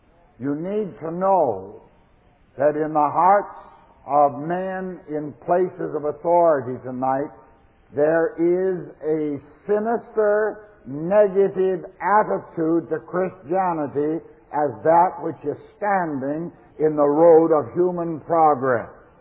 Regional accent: Canada; Now, as a Canadian, I was alarmed at what I heard.

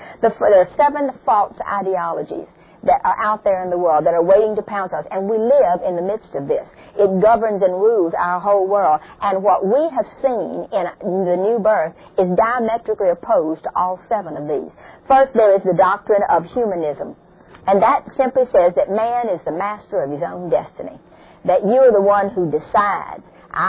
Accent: Missouri, United States; I mean, I'm from Missouri, show me.

